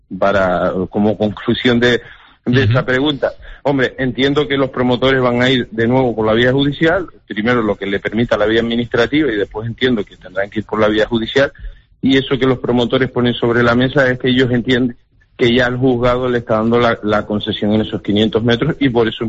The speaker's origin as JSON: {"language": "Spanish", "region": "Canary Islands", "country": "Spain"}